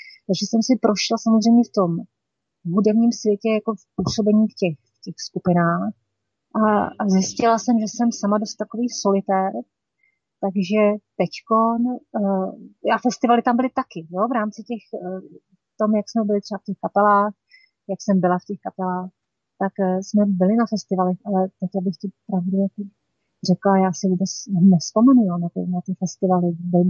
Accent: Kutná Hora, Central Bohemian Region, Czechia; born there; já jsem se narodila v Kutné Hoře a v určitém momentě jsem se začala často podepisovat jako

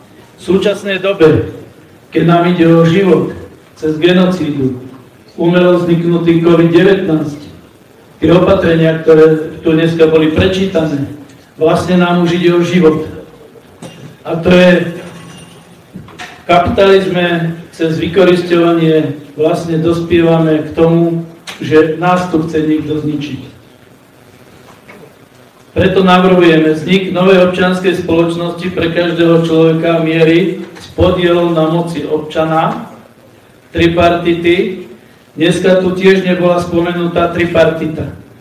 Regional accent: Zvolen, Banská Bystrica Region, Slovakia; som zo Zvolena.

